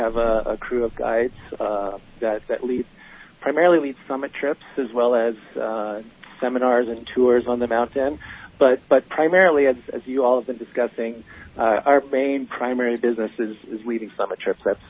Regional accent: New England, United States; You know, I grew up in New England, and I just had a strong desire to be in the mountains.

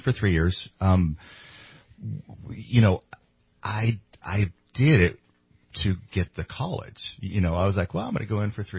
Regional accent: Whitmore, United States; I grew up in Whitmore, so I was on a ranch.

